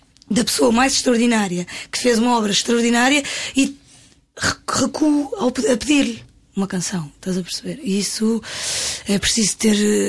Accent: Algarve, Portugal; Eu cresci muitos anos no Algarve, as janeiras iam bater à porta.

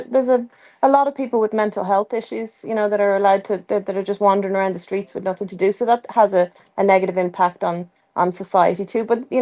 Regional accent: Dublin, Leinster, Ireland; born there; I was born in the Rotunda close to 50 years ago, so I know the street very well

